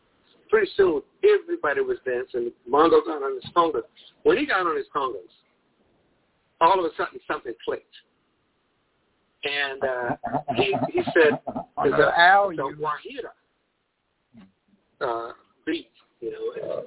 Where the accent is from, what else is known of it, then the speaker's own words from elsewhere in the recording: Chicago, Illinois, United States; born there; I couldn't write about work songs because I hadn't worked in the cotton fields. I was born in Chicago, right?